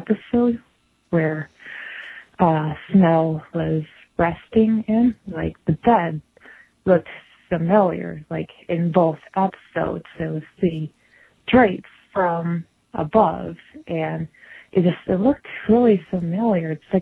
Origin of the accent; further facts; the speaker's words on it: Alberta, Canada; I'm from Alberta, Canada, and I am here to do a small little recap for the podcast